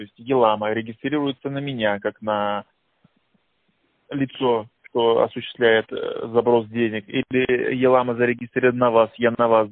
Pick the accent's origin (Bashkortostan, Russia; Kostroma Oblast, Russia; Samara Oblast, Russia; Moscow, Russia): Kostroma Oblast, Russia; Kostroma; Да, я сам из Костромы и езжу по Костроме тоже.